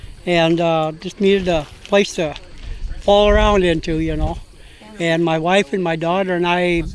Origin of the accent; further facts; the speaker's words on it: Iowa, United States; And I'm from Baroque, Iowa, which is just north of Decorah.